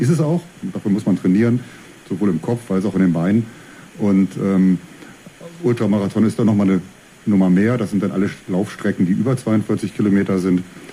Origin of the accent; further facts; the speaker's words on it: Braunschweig, Lower Saxony, Germany; Der ganz frühe Beginn, wie du schön sagtest, in meinem Leben war, als ich als kleiner Junge im Leichtathletikverein, Polizeisportverein Braunschweig war.